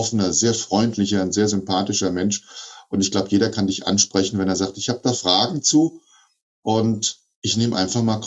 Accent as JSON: {"language": "German", "region": "Hesse", "country": "Germany", "said": "jetzt habe ich die 55 überschritten, aber ich sage immer, ich bin noch 15 im Kopf. Ich habe viel Scherz im Kopf, wie man so schön sagt bei uns in Hessen."}